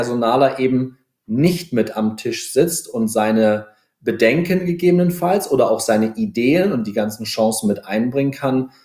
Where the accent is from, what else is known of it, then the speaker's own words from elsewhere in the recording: Cloppenburg, Lower Saxony, Germany; weil es gibt tatsächlich in meiner Heimatstadt Kloppenburg in Niedersachsen